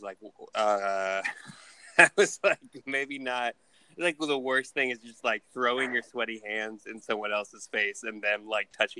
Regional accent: Los Angeles, California, United States; also born or lived in Idaho; I grew up mostly on the West Side, but I was born like in sort of like Thai Town.

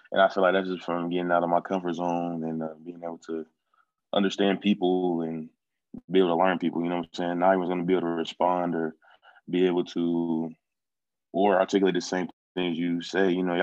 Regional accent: Chicago, Illinois, United States; moved away; also born or lived in Texas; I'm originally from Chicago, and I played basketball. And then my family had moved us to Texas.

